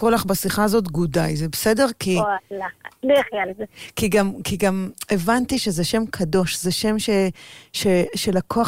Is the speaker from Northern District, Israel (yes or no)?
no; Jerusalem, Jerusalem District, Israel; born there; נולדתי בהדסה עין כרם, כן, בישראל.